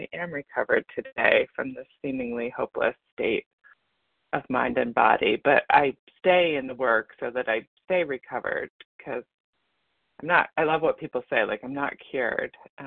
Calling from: Massachusetts, United States; I'm calling from Massachusetts.

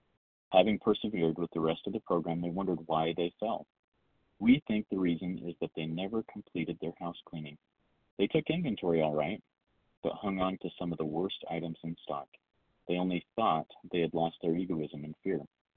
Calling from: Idaho, United States; also born or lived in Washington; Hey, this is … I am, I'm calling from Idaho, typically in the state of Washington, and living in the state of recovery one day at a time.

